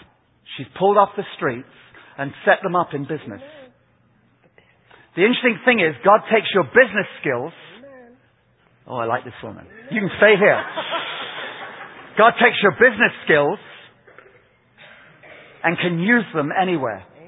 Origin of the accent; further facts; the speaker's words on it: United Kingdom; Now this is your game, not mine. I'm British.